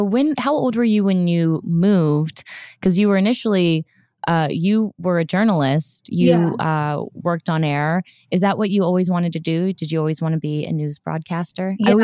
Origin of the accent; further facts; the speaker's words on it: Orlando, Florida, United States; I grew up in Orlando.